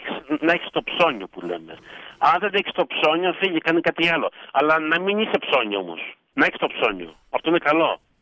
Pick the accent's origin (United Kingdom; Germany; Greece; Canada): Canada; Montreal, Quebec; εγώ είμαι γεννημένος και μεγαλωμένος στο Μόντρεαλ του Καναδά εδώ.